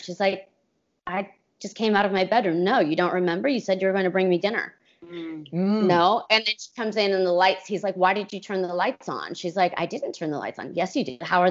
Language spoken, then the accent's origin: English; California, United States; I'm like, nah, I can handle this, I'm from California, oh my God